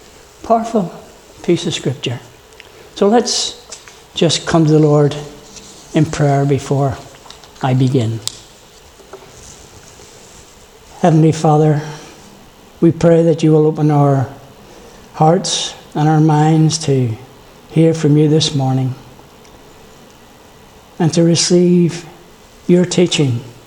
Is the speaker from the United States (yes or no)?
no; Ireland; Being an Irishman, fair skin, and all the rest of it, delicate little creature that I am.